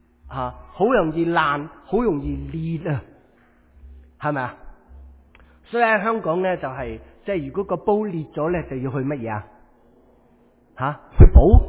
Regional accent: China; 他就用瓦器，即是我们中国人

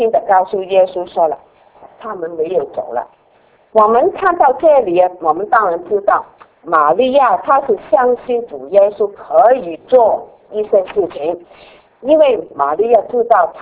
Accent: China; 我们中国人有一个文言的文句叫做拔苗助长

